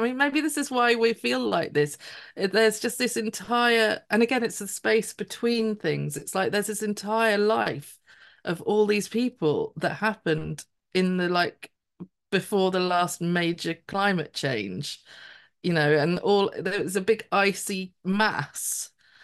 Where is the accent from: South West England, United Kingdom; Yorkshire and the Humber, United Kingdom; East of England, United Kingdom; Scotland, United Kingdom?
East of England, United Kingdom; we grew up on the Norfolk Broads, but we never went on the Norfolk Broads.